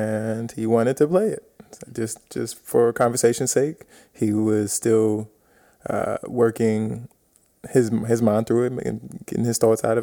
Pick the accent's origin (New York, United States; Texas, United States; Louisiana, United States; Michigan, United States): New York, United States; I always would say I'm from New York or from, you know, from America.